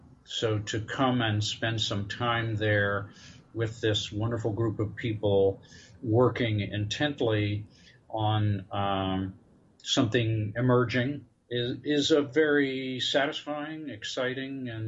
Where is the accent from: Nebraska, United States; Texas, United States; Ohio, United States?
Texas, United States; Austin; I grew up in Austin, Texas, mm-hmm.